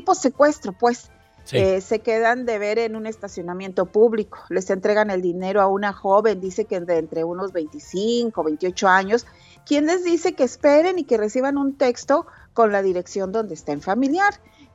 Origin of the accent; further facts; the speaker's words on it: Mexico; now in United States; te lo dice alguien quien es bien mexicana. Soy súper mexicana, adoro mi país